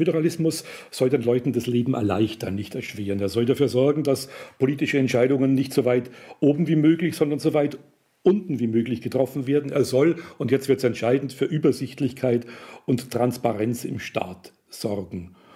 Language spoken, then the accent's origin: German; Bavaria, Germany; der Föderalismus, den ich ja als Bayer zumal herzlich begrüße